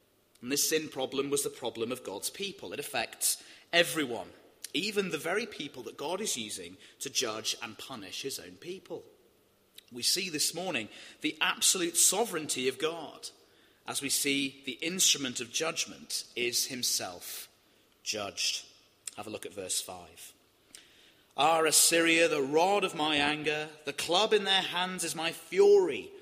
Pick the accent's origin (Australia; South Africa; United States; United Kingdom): United Kingdom; We're British, aren't we?